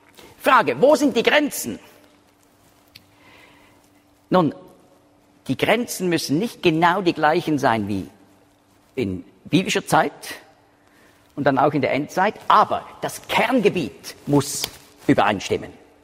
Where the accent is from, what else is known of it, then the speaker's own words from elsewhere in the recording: Switzerland; Also als Schweizer, wenn ich da so zurückgelehnt. Ja, wir gehören nicht dazu.